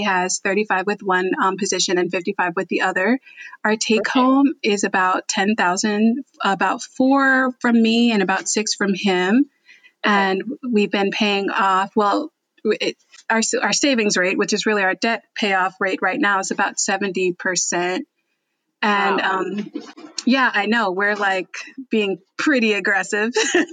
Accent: New Jersey, United States; also born or lived in New York; now in Texas, United States; So I was like, actually in New York before I moved down to Texas, but I'm from Jersey.

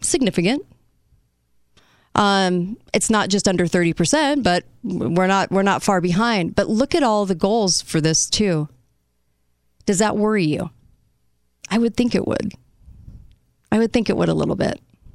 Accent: California, United States; moved away as an adult; I came from California 25 years ago, and I really honor the history here.

